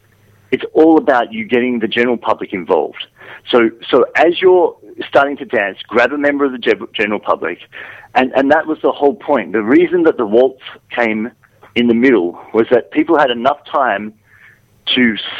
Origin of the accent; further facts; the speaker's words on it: Australia; being Australian, listen, you know, the British are very conservative.